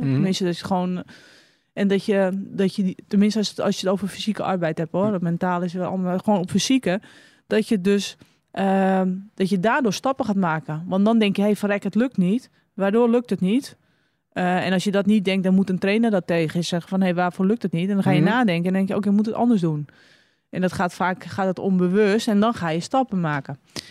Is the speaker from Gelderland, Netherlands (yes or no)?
no; North Holland, Netherlands; Maar ja, ik ben een Zaankanter ook.